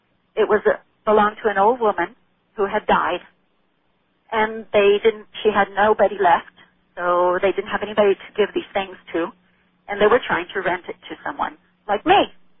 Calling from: Texas, United States; Calling you from Texas.

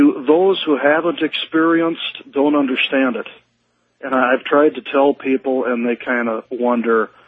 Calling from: Minnesota, United States; And I'm calling from Minnesota.

